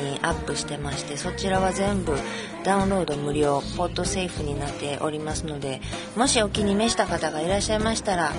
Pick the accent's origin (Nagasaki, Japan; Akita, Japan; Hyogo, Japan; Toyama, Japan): Hyogo, Japan; Kobe; accent: Kansai dialect; now in Yokohama, Japan; 横浜の片隅で喋っております、私神戸出身でございますので、関西弁で最初から最後までいきますけれども